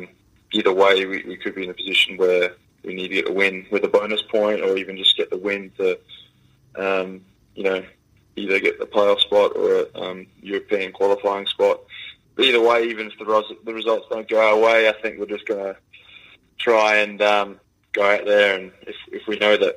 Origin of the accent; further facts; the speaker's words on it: Australia; growing up in Australia, it was weird in a way